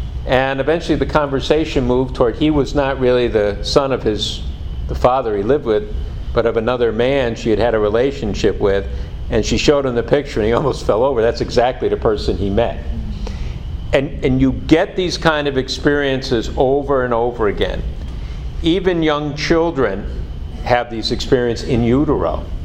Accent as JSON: {"language": "English", "region": "Virginia", "country": "United States", "said": "I'm originally from Virginia."}